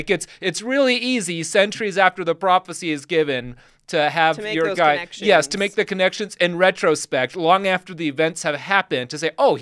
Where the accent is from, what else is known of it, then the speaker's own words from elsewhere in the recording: Salt Lake City, Utah, United States; for the record, I'm actually from Salt Lake. Thank you very much.